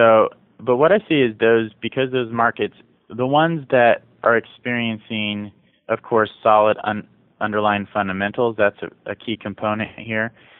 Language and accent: English; Midwest, United States; now in California, United States; I grew up in the Midwest, and now I'm in California